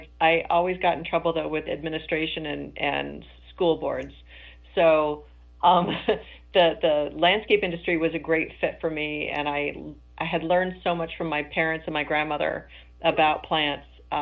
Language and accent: English; California, United States; I grew up in Northern California. I remember growing up in a drought. My grandparents were farmers.